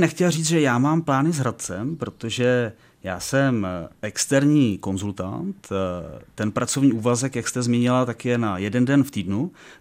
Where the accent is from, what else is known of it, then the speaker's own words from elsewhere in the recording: Plzeň, Plzeň Region, Czechia; Moje rodné město je Plzeň.